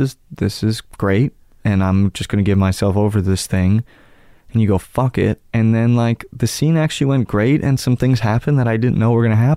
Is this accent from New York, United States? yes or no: yes; Manhattan, New York, United States; also born or lived in Connecticut; I grew up in Manhattan and then Connecticut.